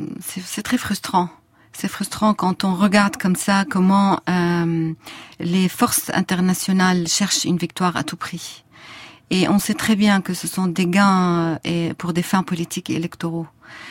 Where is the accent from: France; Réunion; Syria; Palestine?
Syria; Moi, je suis chrétienne de Syrie. Je suis syrienne avant tout, mais je suis chrétienne quand il s'agit de l'islam.